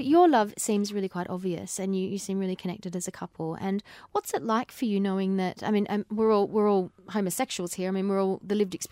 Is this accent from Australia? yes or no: yes; Perth, Western Australia, Australia; now in Melbourne, Australia; And yet I'm originally, you know, I'm originally from Perth